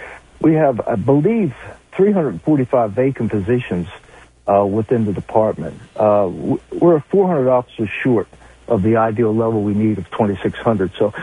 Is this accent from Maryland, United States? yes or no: yes; Maryland, United States; I was born in Baltimore County. I was born and raised here. My family's here.